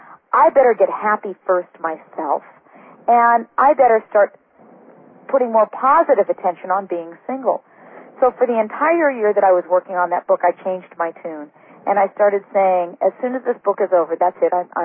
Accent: California, United States; This was a very strange thing for a girl growing up in California to hear.

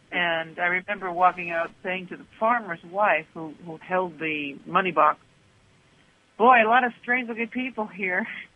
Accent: United States; because I'm from the States, it was something that really captured my attention.

